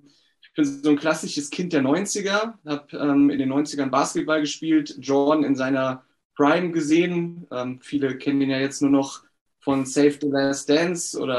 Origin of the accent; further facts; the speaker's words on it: Düsseldorf, North Rhine-Westphalia, Germany; Ich bin aus Düsseldorf. Also ich bin in Düsseldorf in meinem Homeoffice.